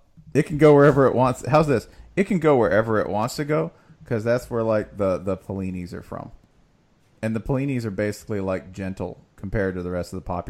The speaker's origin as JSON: {"language": "English", "region": "Tennessee", "country": "United States", "tie": "born there", "said": "because I was born in Tennessee, and I was trying to think of like the hardest place in Tennessee"}